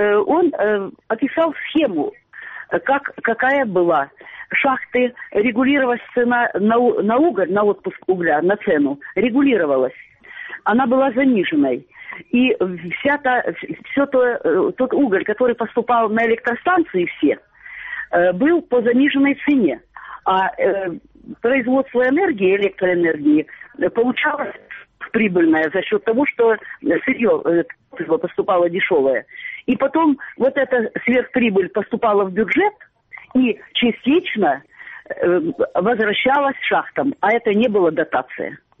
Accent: Donetsk Oblast, Ukraine; Я из Донецкой области.

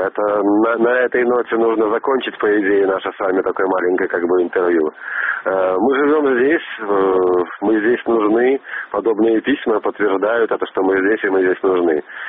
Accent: Belarus; но я белорус, я пишу для белорусов

